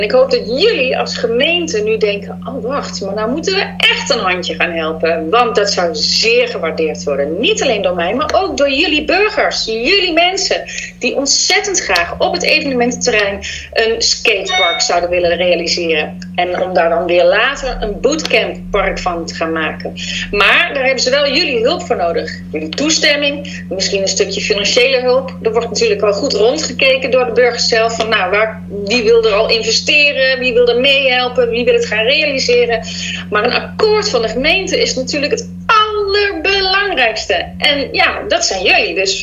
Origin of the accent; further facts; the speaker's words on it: Asten, North Brabant, Netherlands; Ik ben geboren en getogen in Asten. Helaas woon ik er niet meer.